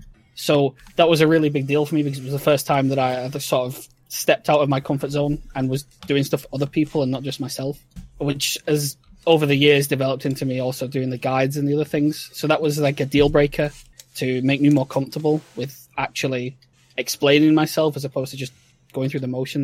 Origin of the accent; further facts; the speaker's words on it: England, United Kingdom; accent: Northern English; I'm from Northern England, so I have got a bit of a rough and ready English accent compared to what I suppose most people will hear.